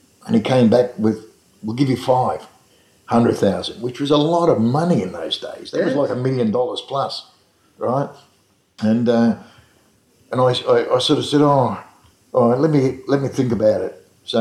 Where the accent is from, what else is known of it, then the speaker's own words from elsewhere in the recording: Carlton, Victoria, Australia; When we grew up, when I was a little kid growing up in Carlton, at the back of us, in the back lane there